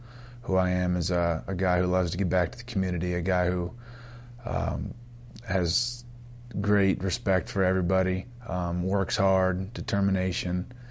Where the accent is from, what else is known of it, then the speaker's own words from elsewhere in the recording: Orlando, Florida, United States; I grew up in Orlando, Florida, and so we saw some Tampa games when I was younger